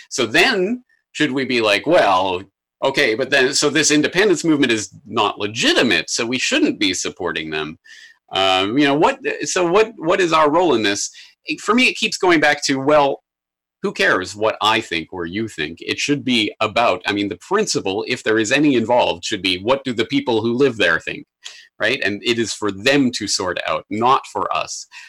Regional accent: Canada; now in Japan; as a Canadian in Japan who's writing about these things from thousands of miles away

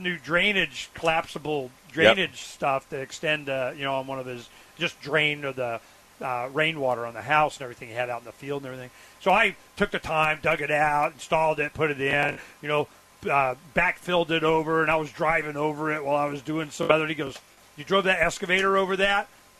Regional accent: Arizona, United States; I'm from Arizona.

